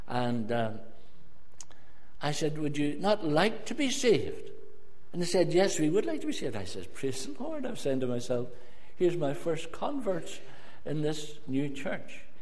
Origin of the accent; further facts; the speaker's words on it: Lurgan, Northern Ireland, United Kingdom; Now, I'm from Lurgan.